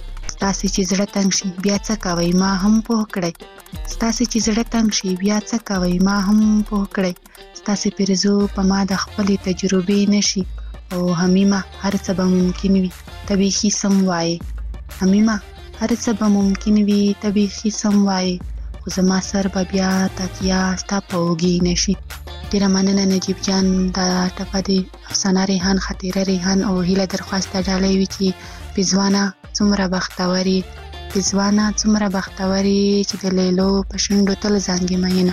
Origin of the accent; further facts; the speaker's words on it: Khyber Pakhtunkhwa, Pakistan; له وزیرستان نه.